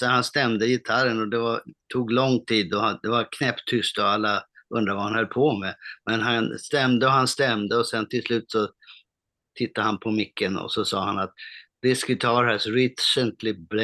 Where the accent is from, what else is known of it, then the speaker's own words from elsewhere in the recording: Stockholm, Stockholm County, Sweden; jag är ju född och uppvuxen i Stockholm, i Traneberg i Stockholm.